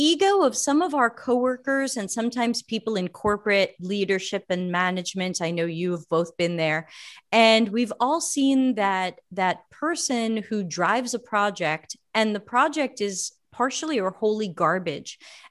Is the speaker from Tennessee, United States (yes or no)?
no; New York, United States; moved away as an adult; also born or lived in Boston / San Francisco; now in Sardinia, Italy; I grew up in America. I grew up first in New York. I went to university in Boston. I lived many years outside of San Francisco